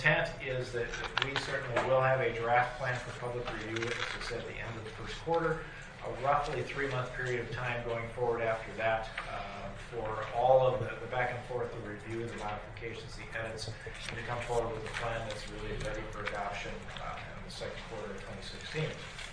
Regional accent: Minneapolis, Minnesota, United States; We hail from Twin Cities.

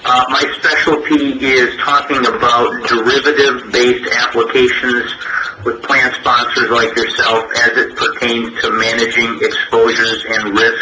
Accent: Midwest, United States; accent: Midwestern; you'll mostly be hearing my nasally Midwestern accent.

